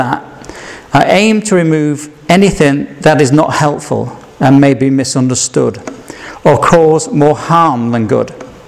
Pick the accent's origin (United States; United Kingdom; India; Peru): United Kingdom; Yorkshire and the Humber; And my problem with the King James Version is that I'm from Yorkshire. And I can't talk like that.